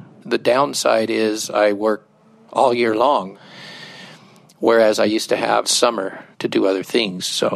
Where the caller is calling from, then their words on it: Pleasant Grove, Utah, United States; I'm calling from Pleasant Grove, Utah.